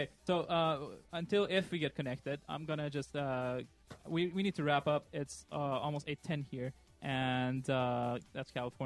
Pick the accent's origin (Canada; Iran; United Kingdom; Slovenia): Iran; now in United States; When I talk and I want to help, I want to help as an Iranian. I'm not helping as an American. I feel like my people, as an Iranian over there